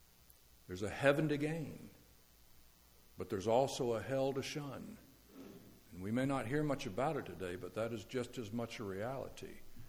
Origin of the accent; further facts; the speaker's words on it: Florida, United States; I'm from Florida.